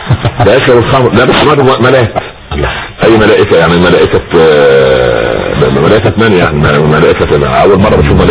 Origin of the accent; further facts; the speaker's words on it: Upper Egypt, Egypt; حتى عندنا في الصعيد اسمه صخر برضه